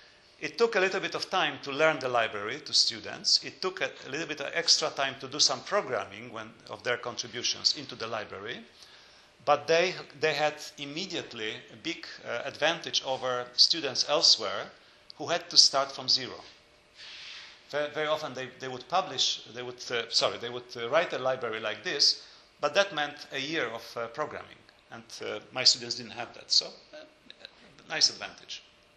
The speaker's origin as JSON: {"language": "English", "town": "Lublin", "region": "Lublin Voivodeship", "country": "Poland", "tie": "born or raised there", "said": "I grew up in Lublin, and I was always very curious."}